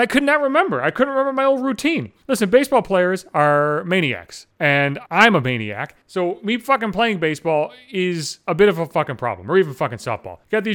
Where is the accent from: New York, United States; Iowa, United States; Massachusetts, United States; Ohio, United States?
New York, United States; Buffalo; I grew up in Buffalo, for fuck's sake.